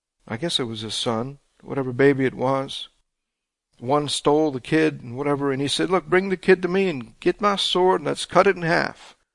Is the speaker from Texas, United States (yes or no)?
no; Louisiana, United States; I guess I'm a Cajun and we like hogshead cheese